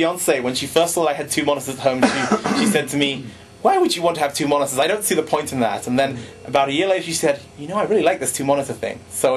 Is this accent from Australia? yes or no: no; London, United Kingdom; now in Seattle, United States; I mean, I came from England. I love London. I really, really miss London. But I also really would, if I left Seattle now, I'd really miss Seattle.